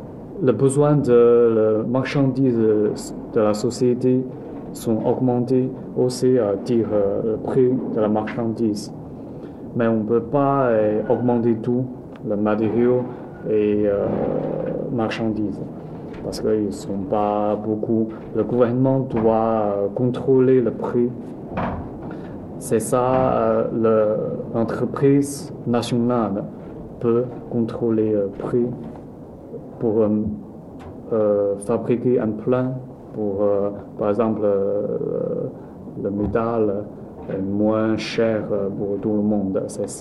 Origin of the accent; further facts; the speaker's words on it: China; French is a second language; C'est pas parce que je suis chinois, c'est un phénomène, ça m'intéresse